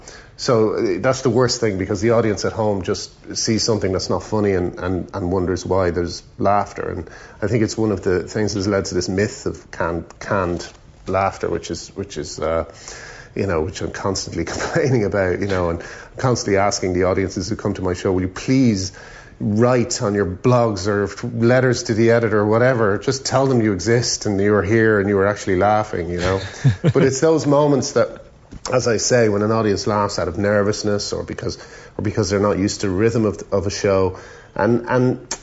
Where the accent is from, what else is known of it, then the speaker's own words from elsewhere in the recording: Ireland; growing up in Ireland.